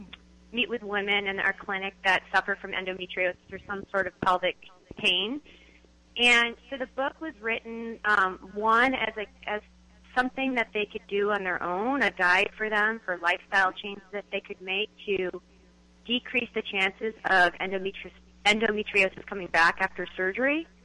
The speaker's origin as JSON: {"language": "English", "region": "Massachusetts", "country": "United States", "tie": "born or raised there", "lives_now": "Santa Cruz, United States", "said": "No, I grew up in Cape Cod, in Massachusetts, and now I live in Santa Cruz."}